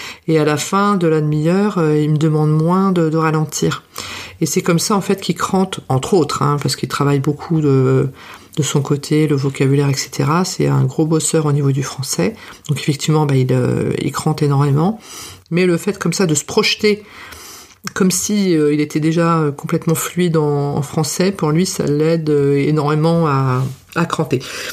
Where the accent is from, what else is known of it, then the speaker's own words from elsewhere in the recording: France; non, je suis française, moi pas comprendre ou parler moins vite